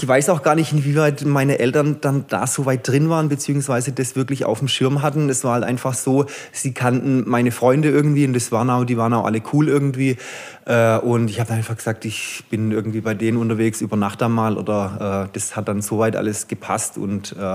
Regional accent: Neckarsulm, Baden-Württemberg, Germany; also born or lived in Heilbronn; Ja, ich bin in der Tat in Heilbronn geboren, bin in Neckarsulm aufgewachsen und ja, habe da dann auch eigentlich eine Zeit lang gelebt, Schule besucht.

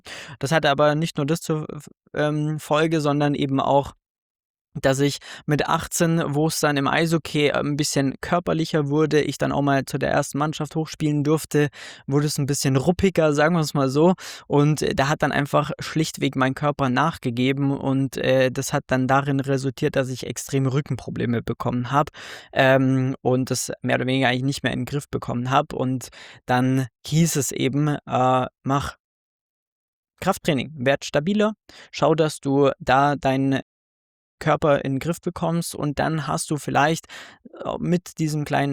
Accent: Munich, Bavaria, Germany; Wir müssen den Süden repräsentieren. Ich bin aus München, genau.

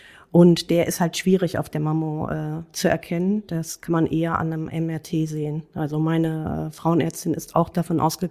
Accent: Germany; Ich bin gebürtige Spanierin, aber in Deutschland aufgewachsen und auch geboren, also gebürtig, herkömmlich aus Spanien sozusagen.

